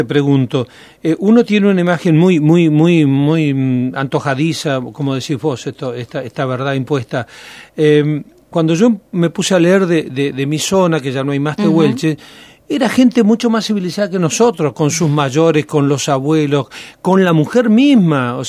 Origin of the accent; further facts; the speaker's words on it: Patagonia, Argentina; Yo soy de la Patagonia